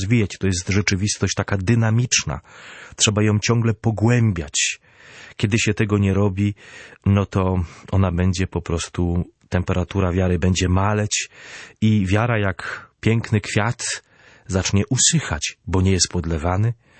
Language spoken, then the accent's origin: Polish; Władysławowo, Pomeranian Voivodeship, Poland; U nas na Kaszubach mówi się metrzimume z błega. My trzymamy z Bogiem. W herbie mojego miasta Władysławowa